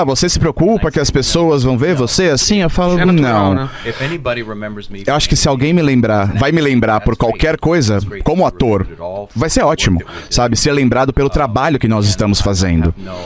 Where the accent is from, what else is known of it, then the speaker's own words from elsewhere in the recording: New York, United States; Sim, eu fui batizado na igreja ortodoxa quando eu era um bebê. E eu cresci em Nova York. E quando nós saímos de Nova York e nós mudamos para os subúrbios